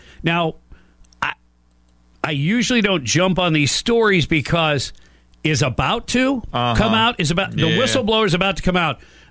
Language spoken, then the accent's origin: English; Michigan, United States; Yeah, and, you know, having grown up in Michigan, I don't ever recall anything like that.